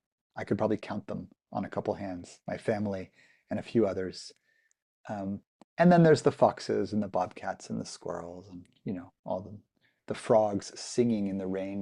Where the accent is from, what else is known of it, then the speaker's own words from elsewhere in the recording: Livermore, California, United States; And instead … in Livermore, California, and became a Buddhist teacher.